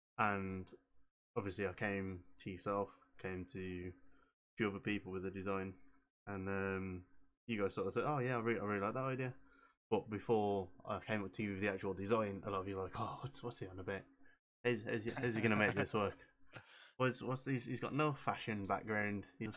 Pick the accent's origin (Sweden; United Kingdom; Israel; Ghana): United Kingdom; Wolverhampton, West Midlands; am 25 years old. Yes, young. I'm not sure which way you say that now. I'm from Wolverhampton in the West Midlands.